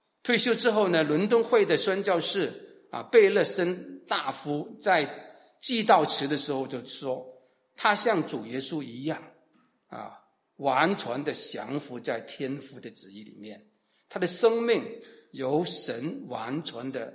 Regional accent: China; 我们中国人很奇怪的，你有没有感觉我们中国人很特别啊？

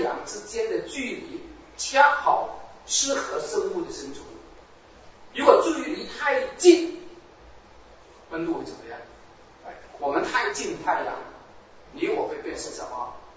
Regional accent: Hong Kong; now in Canada; 我以前呢是从香港来的，对这个四季呢没有什么感觉。你知道香港啊，差不多一年365天都是夏天，啊，都是热的要死。啊，来到加拿大之后呢

